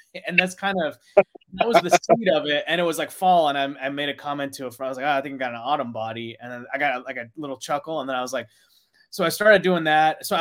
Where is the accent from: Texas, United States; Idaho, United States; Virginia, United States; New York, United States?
Texas, United States; oh, I'm a bad Indian myself. And I grew up in Texas. So I was like, I can't tolerate ethnic foods.